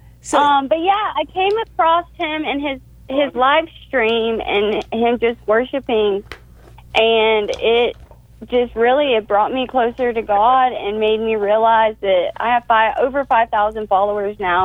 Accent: Florida, United States; I'm from Florida, so we like hunting.

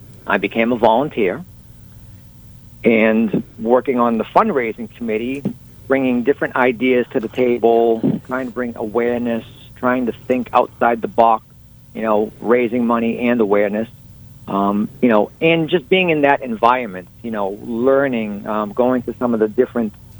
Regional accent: Boston, Massachusetts, United States; now in Palm Harbor, United States; Oh, just outside of Boston.

